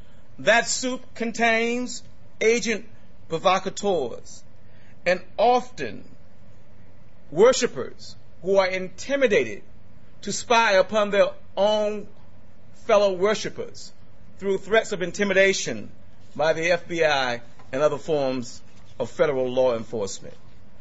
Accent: the South, United States; I grew up under apartheid in America, in the South. I witnessed our home being firebombed by the Klan in 1955.

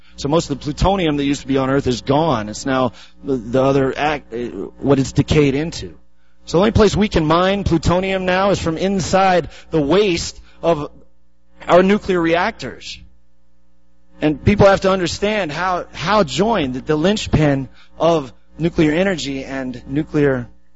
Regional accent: Denver, Colorado, United States; because I bought into it growing up in the Reagan 80s, you know, in Denver, Colorado.

